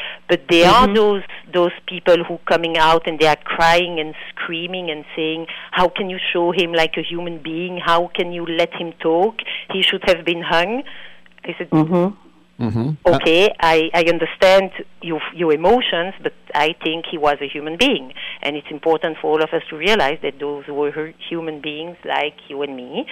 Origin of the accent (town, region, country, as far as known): Antwerp, Flanders, Belgium; born or raised there; first language French; English is a second language